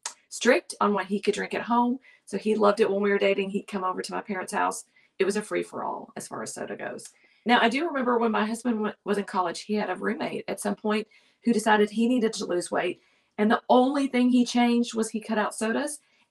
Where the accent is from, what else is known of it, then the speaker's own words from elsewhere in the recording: the South, United States; Now, again, I mentioned I'm from the South. I love me some sweet tea.